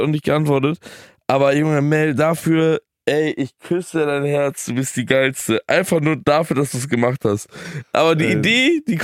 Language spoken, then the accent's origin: German; Germany; Ich kann dir einfach sagen, dass ich aus Deutschland komme.